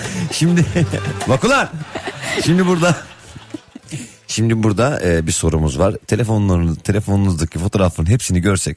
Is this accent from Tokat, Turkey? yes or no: yes; Tokat, Turkey; Aynı da öyle diyoruz yani. Hmm. Tokatlıyız evet. Ama ya dadı falan yok bizim kültürümüzde.